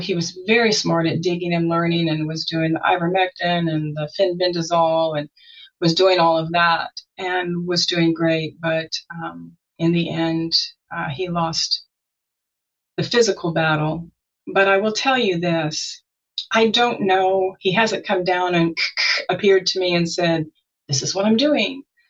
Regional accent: Texas, United States; And I always knew what it was because I grew up in Texas, the panhandle of Texas.

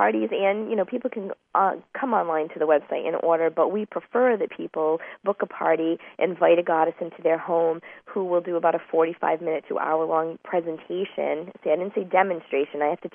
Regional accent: Woonsocket, Rhode Island, United States; And the business that I started in my hometown of Woonsocket, Rhode Island, suddenly was in Massachusetts

